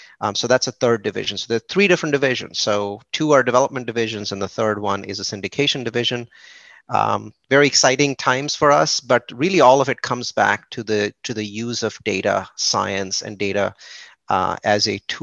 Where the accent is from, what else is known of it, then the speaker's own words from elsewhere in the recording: California, United States; I come from Silicon Valley